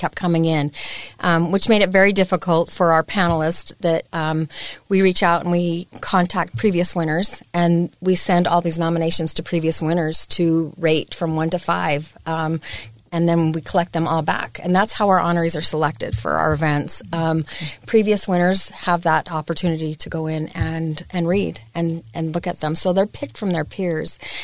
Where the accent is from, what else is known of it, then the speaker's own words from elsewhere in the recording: Salt Lake City, Utah, United States; also born or lived in Logan / Magna / South Jordan; Born and raised in Salt Lake City. Lived up in Logan for a short time period, moved to Magna, went to Cypress High School, and got married and moved out to South Jordan. So kind of a Utah girl too, I guess.